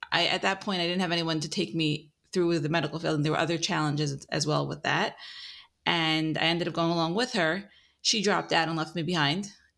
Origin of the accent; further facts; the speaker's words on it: Lakewood, New Jersey, United States; Born somewhere in New Jersey or New York. I was raised in Lakewood. So I guess that's where I identify with as my hometown.